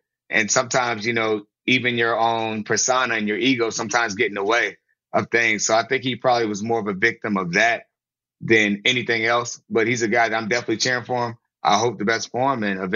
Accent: Virginia, United States; I'm from Virginia and I was in Baltimore

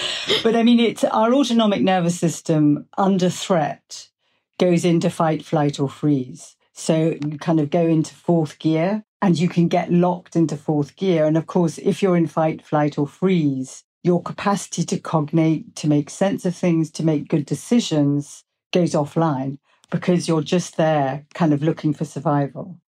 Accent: England, United Kingdom; because I'm English.

